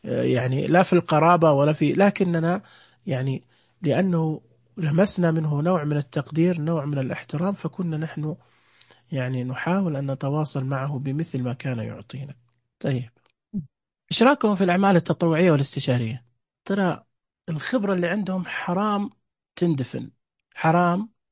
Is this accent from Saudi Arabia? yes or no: yes; Saudi Arabia; تقدمها عندنا في السعودية